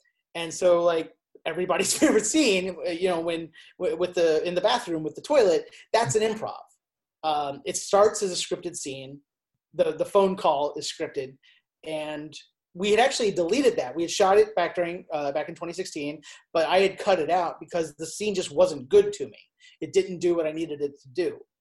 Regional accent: Kentucky, United States; And so growing up in Northern Kentucky, you know, you feel like you're on Tatooine.

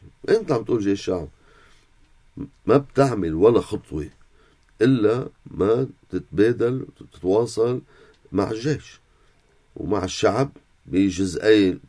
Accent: Lebanon; نحن كنا أولاد لبنان

